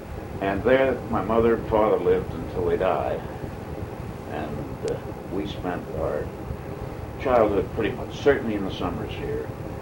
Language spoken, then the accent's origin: English; Lakeville, Connecticut, United States; also born or lived in Montclair, New Jersey; No, I was born in Montclair, New Jersey, where when my father was working in New York and New Jersey, we had a home, but very soon came up here to Lakeville